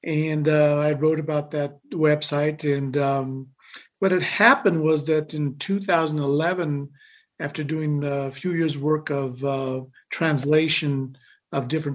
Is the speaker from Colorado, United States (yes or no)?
yes; Colorado, United States; And I grew up here in Colorado, but that was always something that's part of that I knew, and my parents specifically, my mother shared with me.